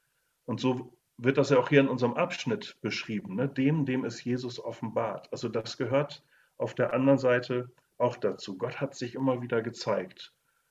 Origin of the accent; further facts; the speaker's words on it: Bremen, Germany; ich bin ja so an der Weser groß geworden. Die Weser wurde bei uns schon sehr breit und es gab einen schönen Hafen bei uns in Bremen-Vegesack.